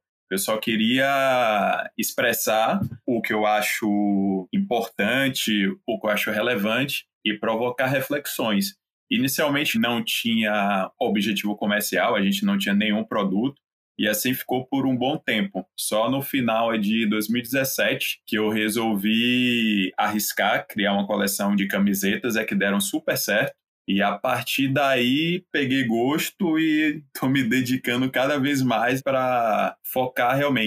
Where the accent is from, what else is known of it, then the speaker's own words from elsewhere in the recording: Salvador, Bahia, Brazil; now in São Paulo, Brazil; Eu sou de Salvador, moro em São Paulo há pouco mais de 7 anos.